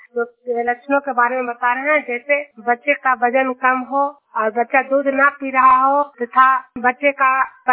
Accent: Hilsa, Bihar, India; मैं नालंदा जिला हिलसा प्रखंड जुनियर गांव से की निवासी हूँ।

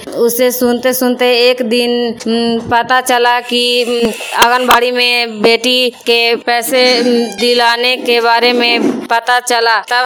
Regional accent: Madhopurgarh, India; मैं माधोपुरगढ़ के रहने वाली हूँ।

